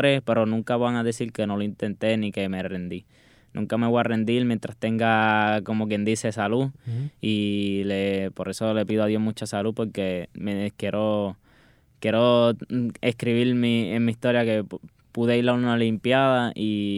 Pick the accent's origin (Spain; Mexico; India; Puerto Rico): Puerto Rico; no me está diciendo que soy de Puerto Rico